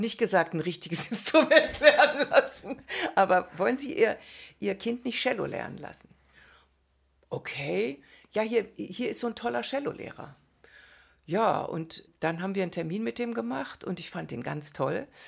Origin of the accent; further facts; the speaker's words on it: Braunschweig, Lower Saxony, Germany; Ich komme aus Braunschweig, aus dem ehemaligen Zonenrandgebiet.